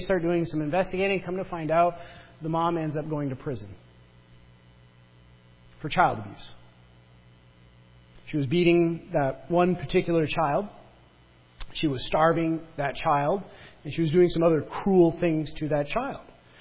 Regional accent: Michigan, United States; accent: Upper; That was my Upper accent pulling in there. You know why it's so hard being from Northern Michigan? Because there's a lot of Finnish people, and Finnish people have a very thick accent up that way, and then we're right next to Canada.

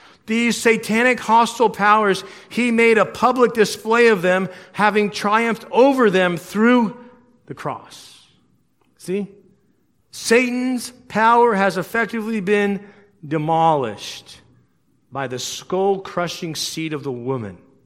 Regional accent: Denver, Colorado, United States; But, you know, now that they've legalized all of these things, I don't like it. But you know, I grew up in Denver, Colorado.

